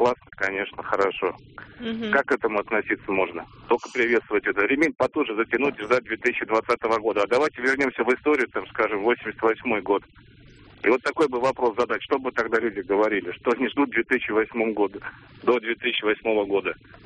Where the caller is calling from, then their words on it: Samara, Samara Oblast, Russia; я звоню из Самары.